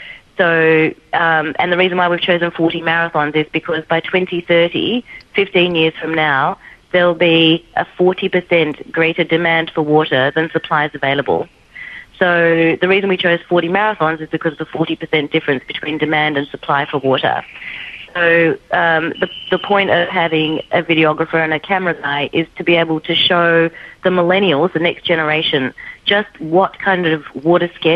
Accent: Melbourne, Victoria, Australia; So when I grew up in Melbourne, I grew up in a time of drought.

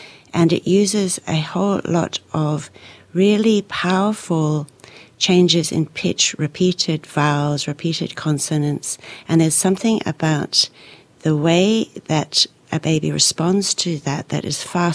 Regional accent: Zambia; Well, I was actually very lucky because I grew up in Africa. I was born in Zambia, and singing was just a normal part of life then.

